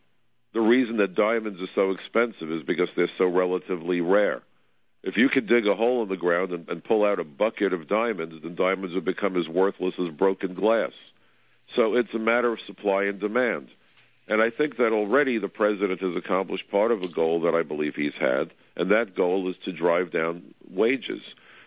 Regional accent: New York City, New York, United States; New York is the safest big city in America. I am a New Yorker.

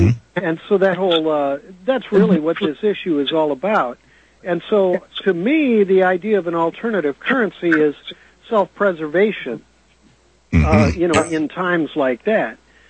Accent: Missouri, United States; I was brought up outside of St. Louis, and I was familiar with this argument from an early age.

